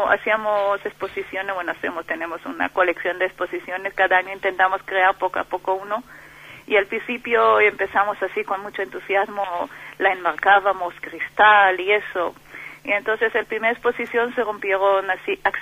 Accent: Israel; Spanish is a second language; cuando yo digo soy de Israel, sabéis dónde está el Israel

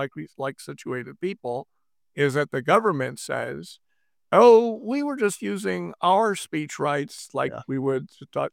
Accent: California, United States; Speaking as a Californian here, indeed a Southern Californian

